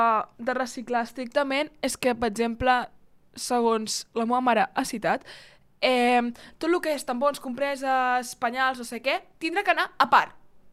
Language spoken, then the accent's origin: Catalan; Mont-ras, Catalonia, Spain; ja prou de queixes de Mont-ras. Que m'estimo molt, és el meu poble i tal